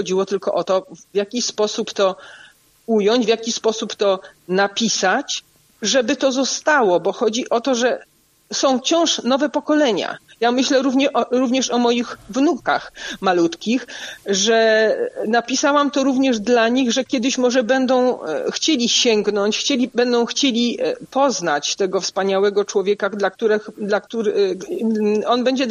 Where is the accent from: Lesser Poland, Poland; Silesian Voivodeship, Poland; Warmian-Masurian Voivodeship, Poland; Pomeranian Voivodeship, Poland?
Warmian-Masurian Voivodeship, Poland; Korsze; ja pochodzę z Korsz, na pograniczu Warmii i Mazur